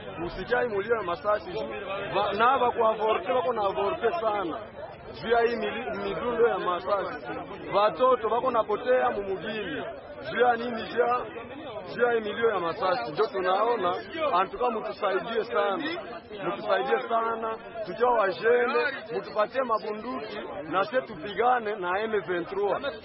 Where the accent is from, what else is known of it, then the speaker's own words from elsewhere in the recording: DR Congo; Bosie tukiwa wakaaji, tukiwa wakongomani.